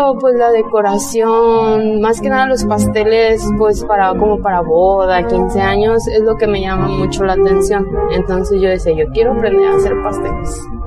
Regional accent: Puerto Vallarta, Jalisco, Mexico; Soy originaria de aquí, de Puerto Vallarta. Ahora sí que nada más, mi familia no es de aquí, de Puerto Vallarta, son de Michoacán. Ya yo nací aquí y aquí quedé.

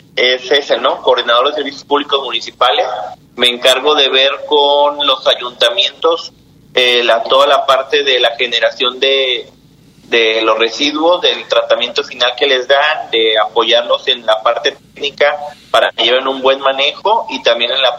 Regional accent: Talpa de Allende, Jalisco, Mexico; Así es, soy de aquí, de Talpa de Allende.

